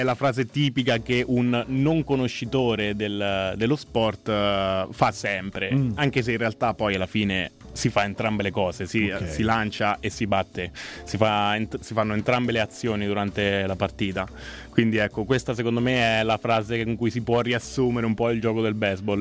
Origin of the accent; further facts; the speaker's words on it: Potenza Picena, Marche, Italy; sono di Potenza Picena, un piccolo paesino di 15.000 abitanti nel Maceratese.